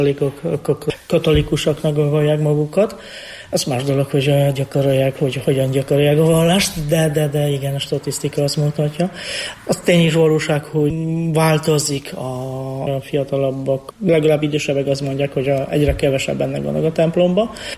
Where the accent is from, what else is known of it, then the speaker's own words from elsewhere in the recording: Bielsko-Biała, Silesian Voivodeship, Poland; Hungarian is a second language; now in Hungary; Én déli részből származom, Bielsko-Biała nevű városból. Ez ipari város, 190 ezeren laknak mostanában ebben a városban.